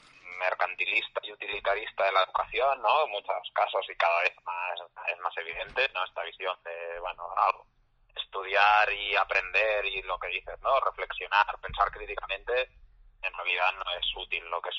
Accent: Barcelona, Catalonia, Spain; yo que soy de Barcelona, aquí por ejemplo la red de bibliotecas públicas funciona muy bien

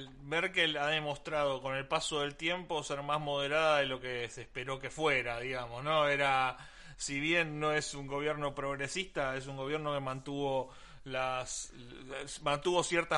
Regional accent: Argentina; nosotros somos Argentina

